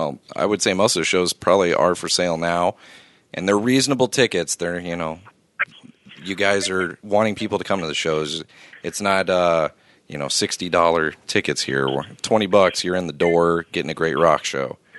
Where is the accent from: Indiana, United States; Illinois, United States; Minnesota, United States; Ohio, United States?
Illinois, United States; I'm from Illinois